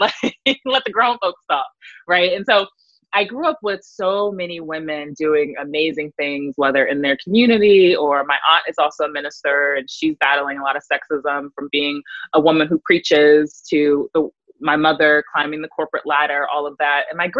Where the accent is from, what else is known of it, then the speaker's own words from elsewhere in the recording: Virginia, United States; So I grew up in Virginia. I'm actually here right now, sheltering in place with my family, my parents. I grew up in Virginia, daughter of a pastor.